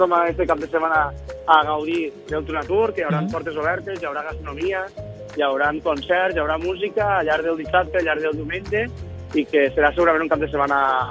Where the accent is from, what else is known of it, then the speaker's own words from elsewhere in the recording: Catalonia, Spain; nosaltres som d'aquí, som de les Terres de l'Ebre, i volem seguir aportant al nostre territori